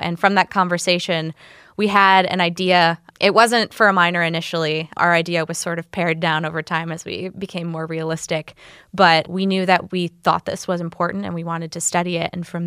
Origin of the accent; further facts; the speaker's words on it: Warren, Michigan, United States; So I'm originally from Warren, Michigan, in Macomb County, and I grew up pretty working class.